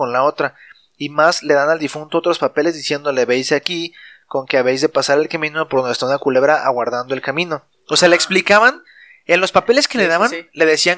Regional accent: Mexico; nosotros somos mexicanos, para la gente que nos escucha en otros lugares, nosotros somos mexicanos

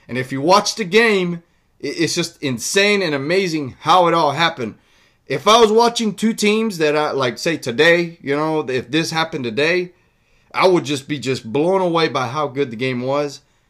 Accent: Atlanta, Georgia, United States; born there; Well, I was born in Atlanta, right? So I always was an Atlanta fan.

